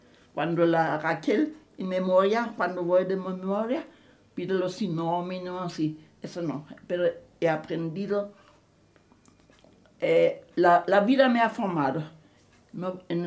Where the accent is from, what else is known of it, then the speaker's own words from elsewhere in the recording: Germany; moved away; Cuando yo salí de Alemania, una estación se desmayó.